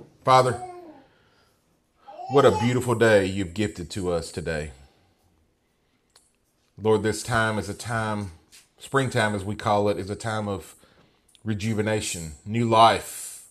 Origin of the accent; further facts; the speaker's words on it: Tennessee, United States; I'm from Hickman County.